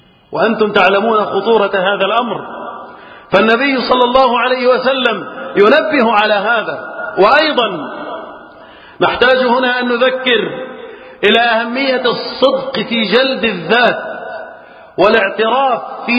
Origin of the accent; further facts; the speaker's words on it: Egypt; اللهم احفظ بلادنا مصر وسائر بلاد المسلمين من الفتن ومن كل مكروه وسوء.